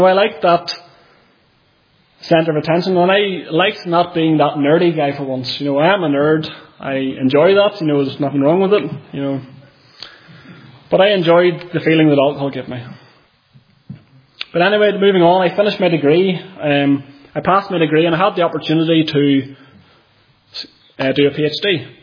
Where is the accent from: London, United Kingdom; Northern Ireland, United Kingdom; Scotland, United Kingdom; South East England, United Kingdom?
Northern Ireland, United Kingdom; I am from County Armagh. You maybe know that from the accent. I've been told I've quite a thick accent, so hopefully you can understand me. And I've lived in Northern Ireland most of my life.